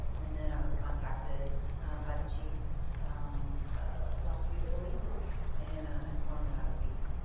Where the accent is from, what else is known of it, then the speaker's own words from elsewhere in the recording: Bristow, Oklahoma, United States; I'm from Bristow. I'm a member of the Creek Nation. My family lives in Bristow.